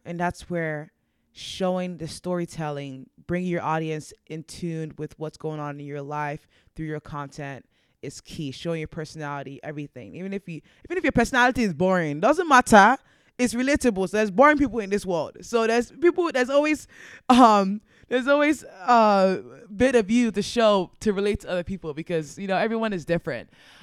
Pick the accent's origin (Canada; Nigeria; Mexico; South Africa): Nigeria; is I'm a Nigerian woman. I just love my culture. I love my food. I love my dances.